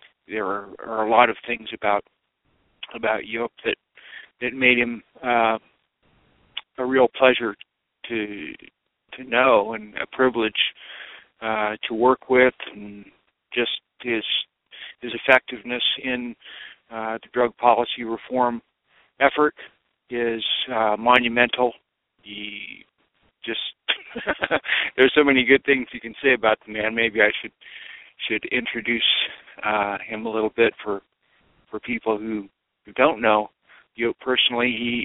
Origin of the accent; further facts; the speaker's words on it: United States; welcoming me into the European conversation as an American in 2003.